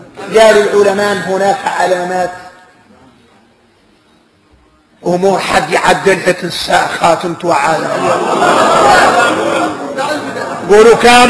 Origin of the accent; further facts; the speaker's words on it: Mauritania; هذا وقايع نحن موريتاني